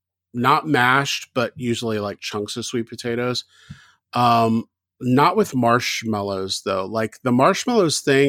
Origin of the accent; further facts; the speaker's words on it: the South, United States; Growing up in the South, ours was based on cornbread.